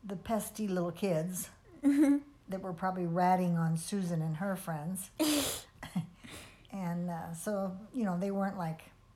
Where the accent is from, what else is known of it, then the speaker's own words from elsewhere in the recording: St. Louis, Missouri, United States; born there; I was born in St. Louis.